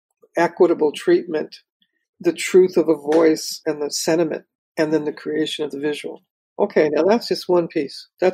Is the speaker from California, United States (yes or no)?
yes; Pacoima, California, United States; I grew up in Pacoima and we were at war all the time, right?